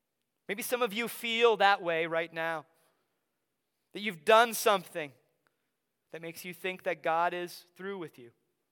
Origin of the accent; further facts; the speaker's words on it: Wisconsin, United States; oh, I'm from Wisconsin.